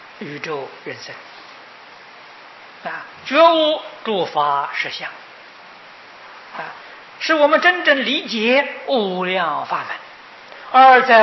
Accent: China; 顺着我们中国人的文章来翻译啊

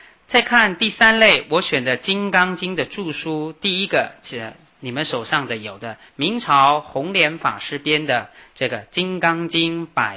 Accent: China; 我们中国人比较喜欢读经

